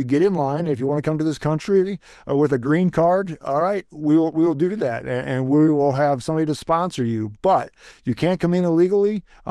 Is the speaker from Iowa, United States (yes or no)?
yes; Iowa, United States; I'm born and raised in Northwest Iowa. I lived here all my life, lived in the same town, went to the same church all my life.